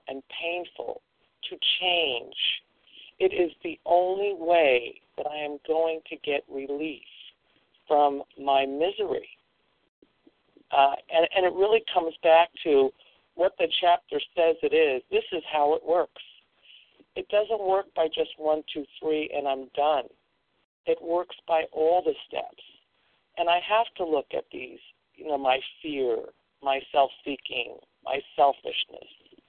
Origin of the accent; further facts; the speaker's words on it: Iowa, United States; I am from Iowa